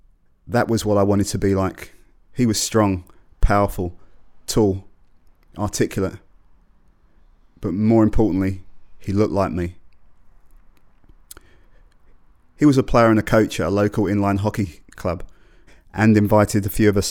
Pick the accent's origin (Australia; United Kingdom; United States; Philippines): United Kingdom; England; I was born in England. I have lived with this my whole life.